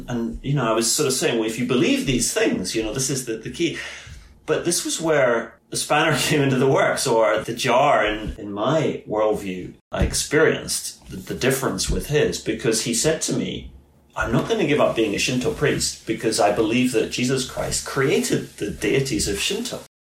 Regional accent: Scotland, United Kingdom; is worlds away from the worldview that I grew up with in the West, in Scotland, where I'm from.

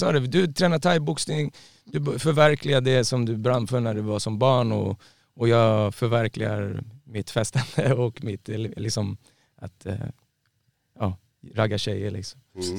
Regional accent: Stockholm, Stockholm County, Sweden; alltså jag är uppväxt i Rågsved och så är lite orten kille liksom.

